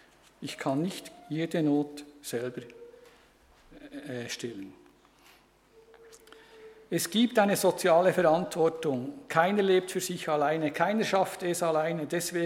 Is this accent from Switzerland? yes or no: yes; Lucerne, Switzerland; born there; aber ich hatte Glück, ich bin in Luzern geboren